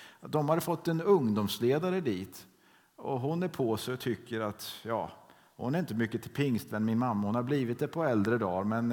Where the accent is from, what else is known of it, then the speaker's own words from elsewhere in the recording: Vena, Kalmar County, Sweden; som tonåring så hyrde man bygdegården i det lilla samhället Vena där jag växte upp.